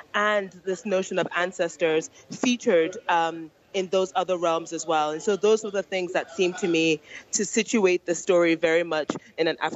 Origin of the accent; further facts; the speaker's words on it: Cameroon; born there; And I was born in Cameroon in West Africa